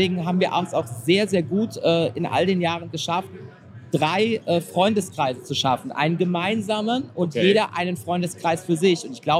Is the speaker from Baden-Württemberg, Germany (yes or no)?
no; Frankfurt, Hesse, Germany; Ich bin ja Frankfurter Bub, bin ja gebürtig auch Frankfurter.